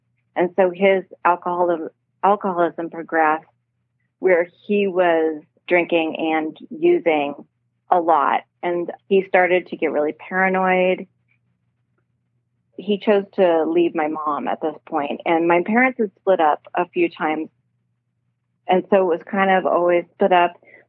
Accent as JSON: {"language": "English", "region": "Midwest", "country": "United States", "tie": "born or raised there", "said": "I grew up in the Midwest, and I had an alcoholic parent."}